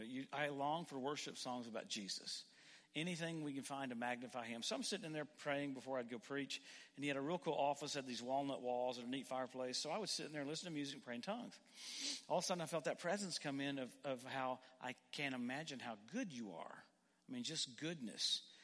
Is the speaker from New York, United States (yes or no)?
no; Louisiana, United States; You know, I grew up in Louisiana, and we had all these dogs that chased cars the whole time.